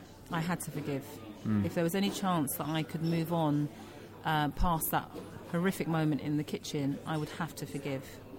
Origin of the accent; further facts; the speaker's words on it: Peckham, London, United Kingdom; I'm originally from Peckham, but the area is in Southwark.